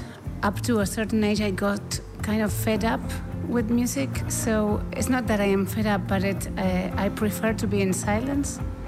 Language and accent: English; Argentina; English is a second language; as you just said, and I am a musician from Argentina.